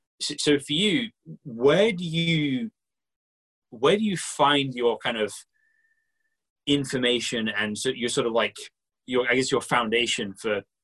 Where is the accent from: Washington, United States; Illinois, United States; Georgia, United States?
Washington, United States; Seattle; Well, I think what it is that growing up in Seattle, people don't realize that they have a worldview, right?